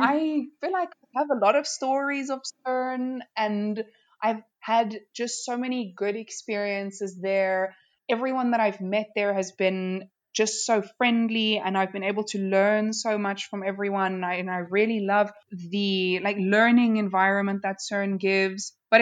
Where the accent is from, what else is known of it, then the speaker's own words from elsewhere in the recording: Cape Town, Western Cape, South Africa; I think I'm very biased because it's my hometown, my home city.